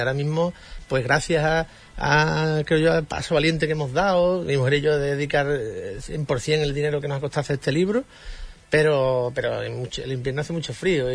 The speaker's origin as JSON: {"language": "Spanish", "town": "Huelva", "region": "Andalusia", "country": "Spain", "also_born_or_lived": "Minas de Río Tinto / La Palma del Condado", "said": "tengo sangre berrocaleña, nací en Minas de Río Tinto, viví hasta los 10 meses en La Palma del Condado, mi mujer de Valverde, o sea que yo digo siempre que soy de Huelva capital como el que nació en la Plaza de las Mojas"}